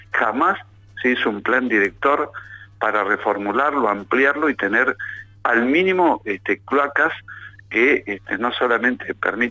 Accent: Argentina; la verdad que lo lamento y como argentino

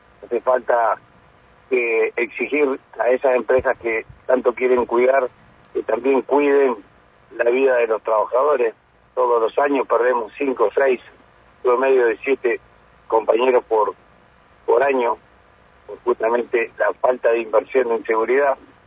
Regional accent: Argentina; todos somos argentinos

